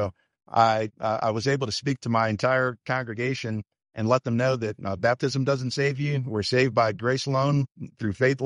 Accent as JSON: {"language": "English", "town": "Albany", "region": "New York", "country": "United States", "tie": "born or raised there", "said": "I grew up in Albany, New York."}